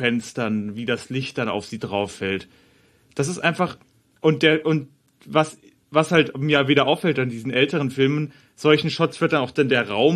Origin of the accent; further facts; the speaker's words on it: Bavaria, Germany; ich bin ja in Bayern aufgewachsen.